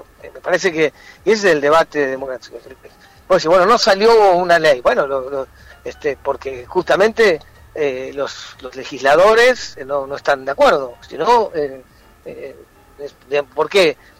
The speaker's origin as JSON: {"language": "Spanish", "country": "Argentina", "said": "creo que somos más los argentinos y argentinas que no creemos que el Estado es una organización criminal que hay que pulverizar"}